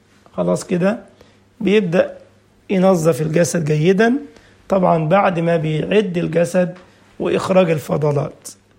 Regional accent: Egypt; وأثناء بيسموها عندنا في مصر نحنحة المتوفى

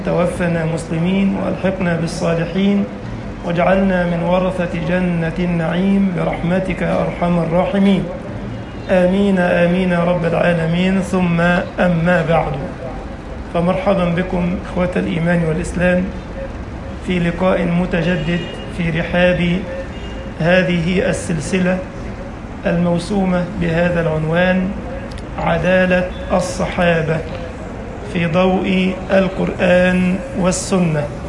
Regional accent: Egypt

